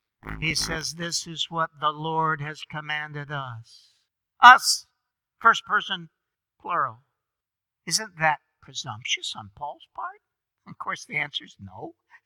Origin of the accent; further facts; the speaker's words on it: Atlanta, Georgia, United States; accent: Georgian; Therefore, y'all, pardon the Georgian, I came from Atlanta here.